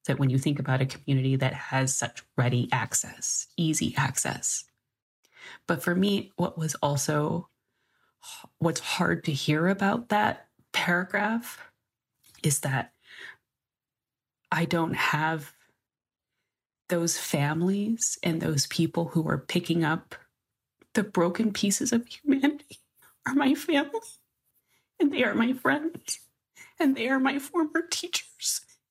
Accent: Uvalde, Texas, United States; And because I'm from Uvalde, I grew up hunting.

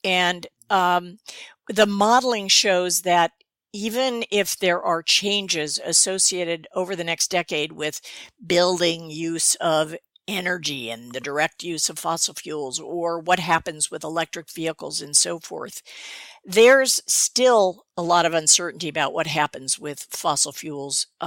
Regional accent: California, United States; I would have to say in the Sierras. I was raised in California.

